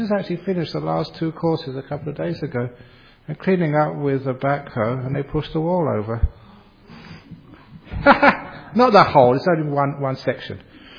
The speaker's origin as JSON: {"language": "English", "region": "England", "country": "United Kingdom", "tie": "born there", "said": "I was born in England, for goodness sake. It's in my blood."}